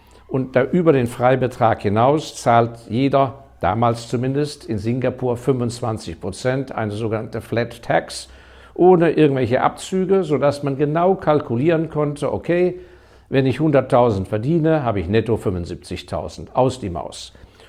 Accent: Hong Kong; Ich hatte das große Glück, dass ich in meiner Jugend ja in Hongkong aufgewachsen bin, weil mein Vater da auf Posten war.

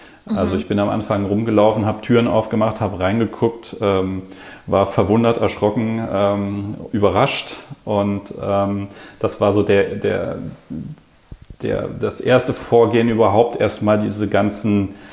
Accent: Berlin, Germany; Ich bin Berliner. Bin 41 Jahre alt

